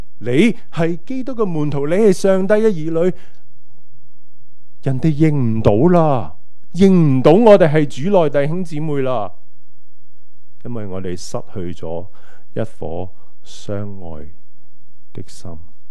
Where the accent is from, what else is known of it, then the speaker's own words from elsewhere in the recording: Hong Kong; 我是一个香港人，我是一个中国人，